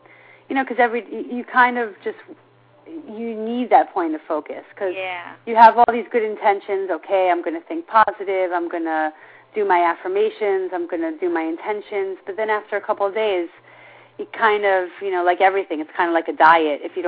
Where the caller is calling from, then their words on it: Great Neck, New York, United States; I'm calling from Great Neck, New York.